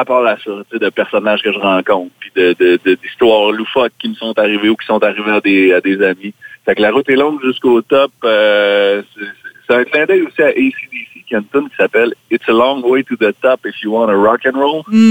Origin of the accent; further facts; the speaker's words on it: Quebec, Canada; Je viens de la Beauce, je viens de la musique country, de la chanson.